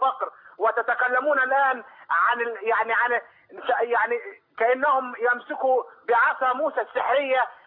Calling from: Sohag, Sohag Governorate, Egypt; انا اكلم سيادتك من سوهاج.

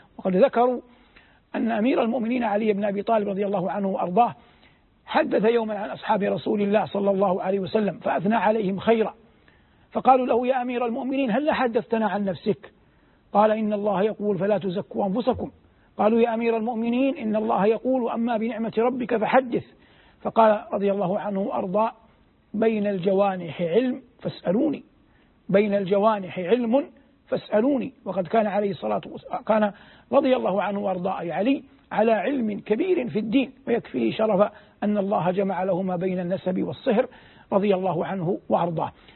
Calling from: Dubai, United Arab Emirates; يعني مثلا أنا الآن أكلمك من دبي

